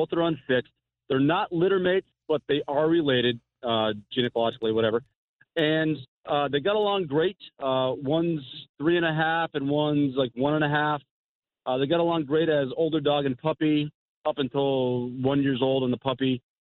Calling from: Mechanicsville, New York, United States; I'm calling from Mechanicsville, New York.

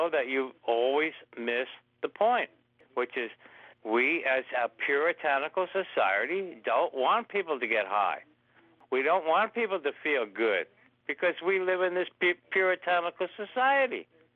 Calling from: New York, United States; I'm calling from Ulster County.

